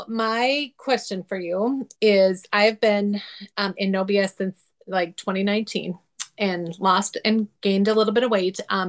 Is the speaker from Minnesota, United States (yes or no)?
yes; Minnesota, United States; I'm from Minnesota.